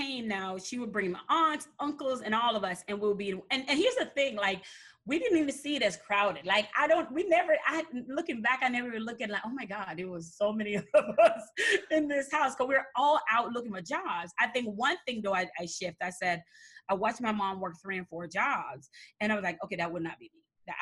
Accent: Jamaica; born there; moved away; I'm an immigrant. I'm Jamaican and Chinese. So I was born in Jamaica.

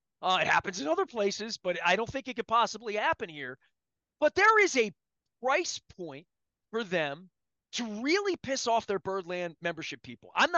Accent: Dundalk, Maryland, United States; And I'm thinking, dude, I grew up in Dundalk.

